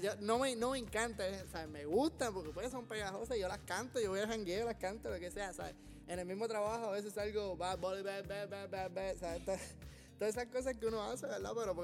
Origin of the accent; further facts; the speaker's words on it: Puerto Rico; Nosotros somos de Puerto Rico y estudiamos en la escuela pública de Puerto Rico